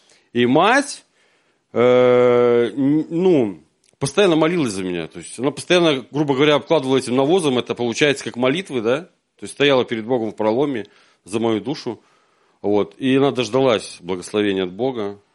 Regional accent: Minsk, Belarus; я сам с родом из Минска, всю жизнь как бы в Минске находился, но не всегда.

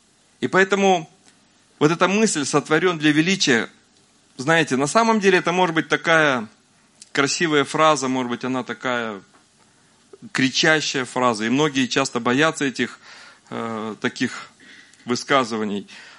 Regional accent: Naberezhnye Chelny, Tatarstan, Russia; Я родился в Татарстане, и 47 лет я живу в Набережных Челнах.

